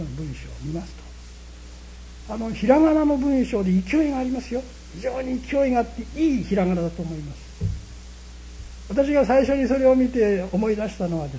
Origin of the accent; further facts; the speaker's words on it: Tohoku, Japan; now in Kyoto, Japan; 私は妻は東北の出身なんです。私も東北の出身でありますが、